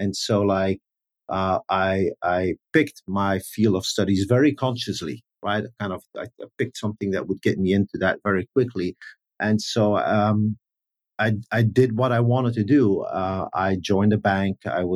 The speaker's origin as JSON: {"language": "English", "town": "Bruges", "region": "Flanders", "country": "Belgium", "tie": "born or raised there", "said": "I grew up in the Flemish side of Belgium, a city called Bruges."}